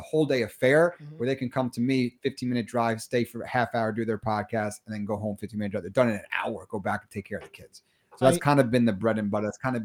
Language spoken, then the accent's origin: English; New Jersey, United States; Yeah. Absolutely.